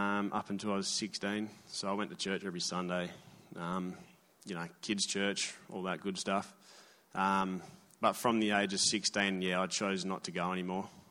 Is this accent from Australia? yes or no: yes; Albany, Western Australia, Australia; I'm from Albany, 5 hours south of here.